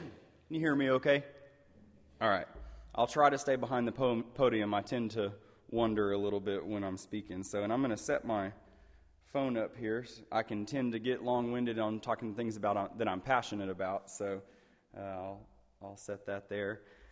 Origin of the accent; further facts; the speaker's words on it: Muskogee, Oklahoma, United States; if you're familiar with the … version of that song, I'm from Muskogee, Oklahoma.